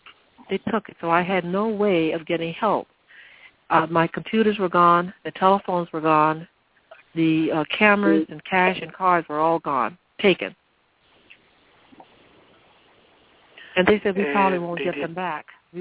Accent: the South, United States; moved away as an adult; I grew up in the South, and I understand the struggle. I participated in SNCC. And I understand, I went to the segregated South, so when I became an adult, I migrated north like many black families did

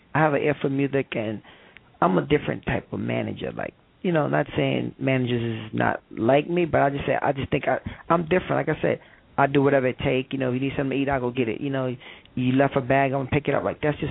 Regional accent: Brooklyn, New York, United States; I'm from the streets. I'm from Brooklyn, New York.

